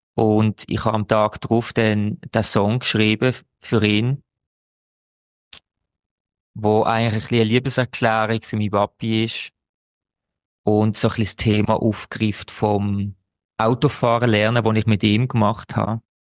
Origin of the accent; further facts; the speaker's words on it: Basel, Basel-Stadt, Switzerland; now in Zurich, Switzerland; ich komme aus Basel, aber ich wohne mittlerweile in Zürich.